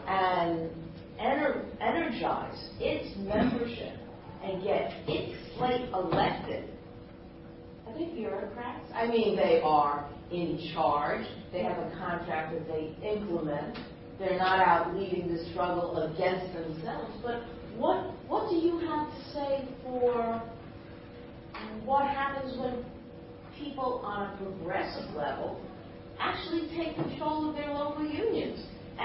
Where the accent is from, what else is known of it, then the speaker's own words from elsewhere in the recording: Detroit, Michigan, United States; I'm from Detroit